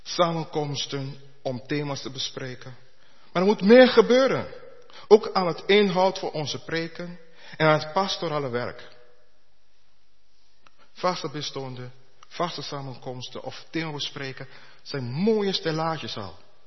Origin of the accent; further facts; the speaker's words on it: Curaçao; now in Netherlands; het was een bloem die mij herinnerde aan mijn jeugd op Curaçao.